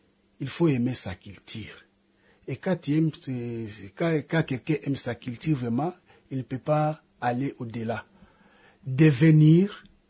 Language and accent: French; DR Congo; je suis Congolais, je suis dans mon pays